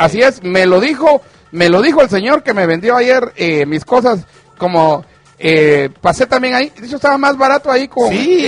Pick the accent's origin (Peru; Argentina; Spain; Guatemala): Guatemala; La Gomera, Escuintla; La Gomera.